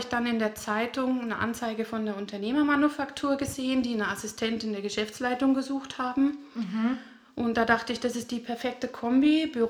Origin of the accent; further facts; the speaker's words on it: Geisenheim, Hesse, Germany; Also gebürtig bin ich aus Hessen. Ich bin in Geisenheim im schönen Rheingau aufgewachsen.